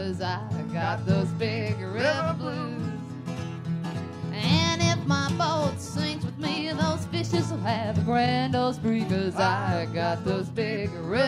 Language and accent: English; Texas, United States; It's written about my home state, which happens to be Texas.